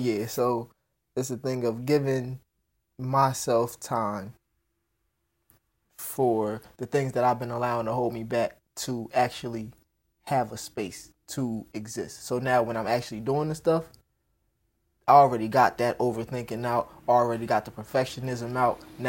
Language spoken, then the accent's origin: English; Jamaica; I was speaking Spanish. I can add Spanish stuff, cultural elements. I'm Jamaican.